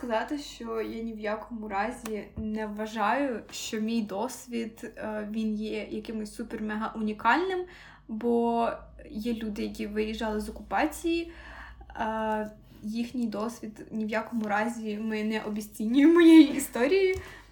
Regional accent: Vinnytsia, Vinnytsia Oblast, Ukraine; Я з Вінниці, у нас поряд кордон з Молдовою

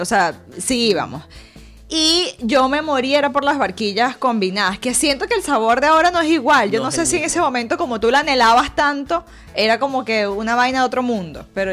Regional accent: Barinas, Venezuela; yo soy de Barinas, mi amor, a mí me encanta un lugar chiquito

